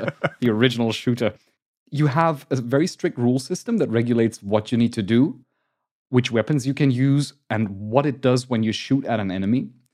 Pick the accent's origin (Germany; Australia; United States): Germany; I'm from Germany.